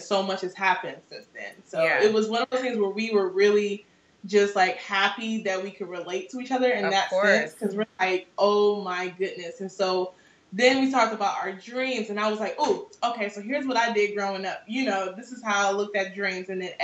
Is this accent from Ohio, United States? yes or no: yes; Ohio, United States; Yeah, I grew up in Ohio, born and raised